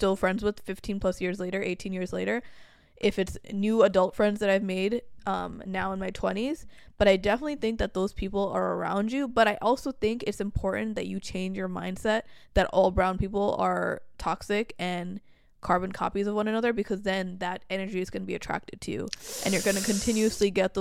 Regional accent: Long Island, New York, United States; So even for me growing up on Long Island, I didn't have many Bangladeshi people around me.

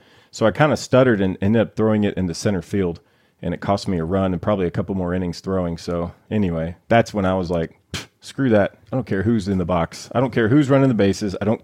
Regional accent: the South, United States; I grew up in the South. We had WGN and TBS.

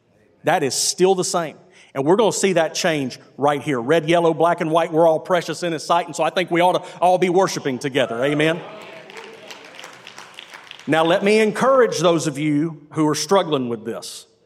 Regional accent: Birmingham, Alabama, United States; Someone told me I sounded like a Yankee the other day, but I'm from Birmingham, Alabama. I grew up going to lunch in Hueytown, okay?

